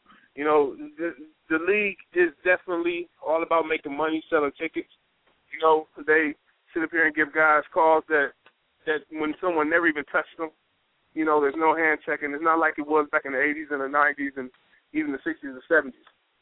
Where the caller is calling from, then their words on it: Cleveland, Ohio, United States; I'm coming from C-Town, man, Cleveland, Ohio, baby. The Wasteland.